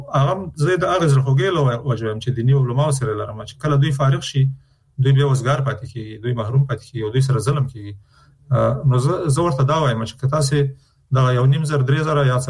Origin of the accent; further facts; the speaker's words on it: Afghanistan; چون موږ د افغانستان خلک یو